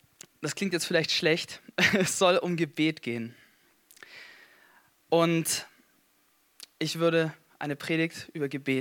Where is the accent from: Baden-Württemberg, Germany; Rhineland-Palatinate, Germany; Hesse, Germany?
Hesse, Germany; Gießen; Da drüben sitzt meine Frau. Und ja, wir kommen aus Gießen. Da studiere ich seit einem Jahr Theologie an der FTH.